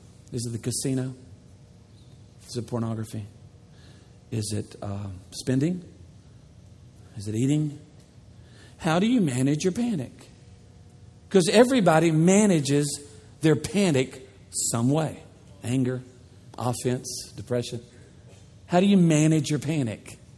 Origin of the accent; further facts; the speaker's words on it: the South, United States; Lord, I'm from the South. God is a Southerner.